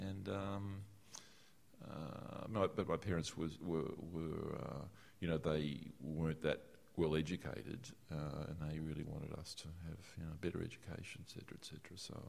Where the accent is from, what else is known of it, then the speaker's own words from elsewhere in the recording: Brisbane, Queensland, Australia; I grew up in a suburb called Darra, which is out of, which is, well, at the time was a sort of outer semi-country almost suburb, with a, but also an industrial suburb with a big cement works. And and Brisbane's kind of semi-subtropical